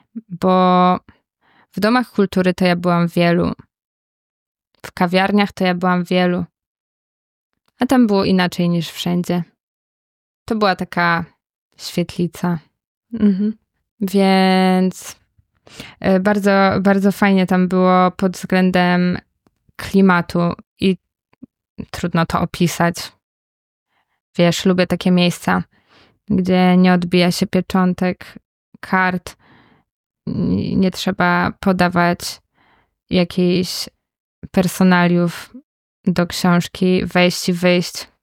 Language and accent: Polish; Warsaw, Masovian Voivodeship, Poland; bo ja się wychowałam na Starej Ochocie, na Kole. Teraz na Pradze ja się czuję wszędzie bezpiecznie.